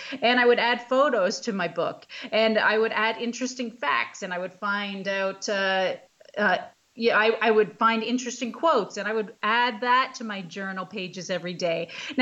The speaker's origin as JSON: {"language": "English", "country": "Canada", "said": "I'm Canadian."}